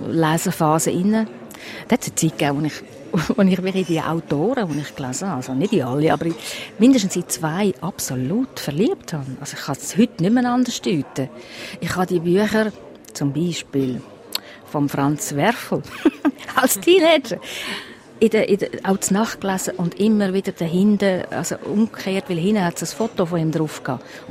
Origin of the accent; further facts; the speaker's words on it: Zug, Switzerland; Ja, eine Kleinstadt. Also ich bin in Zug aufgewachsen.